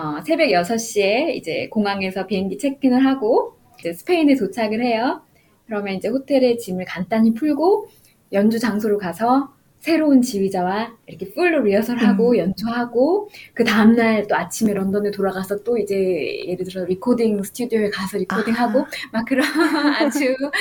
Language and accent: Korean; South Korea; 아마 한국 사람으로서는 최초라고 알고 있어요.